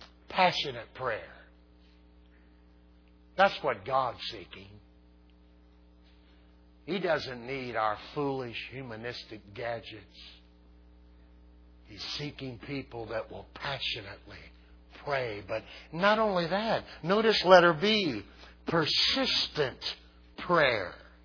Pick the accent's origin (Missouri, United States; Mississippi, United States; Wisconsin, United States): Mississippi, United States; if I was preaching nearby my hometown in Mississippi.